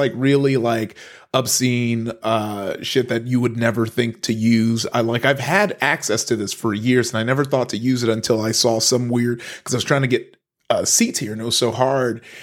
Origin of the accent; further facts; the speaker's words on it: Compton, California, United States; also born or lived in Long Beach; I grew up in Compton, went from Compton to Long Beach, Northside Long Beach. You heard … rap about it.